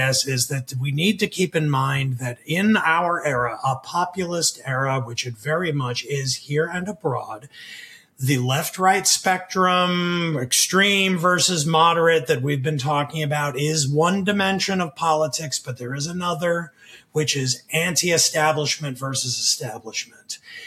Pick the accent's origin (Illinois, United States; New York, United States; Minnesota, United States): New York, United States; because I grew up in New York and I saw that schmuck on television all the time